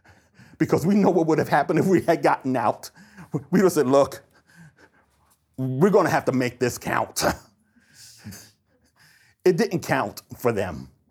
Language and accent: English; Somerset, New Jersey, United States; And I grew up in Somerset, New Jersey, and I was able to grow up the way that my parents wanted me to grow up.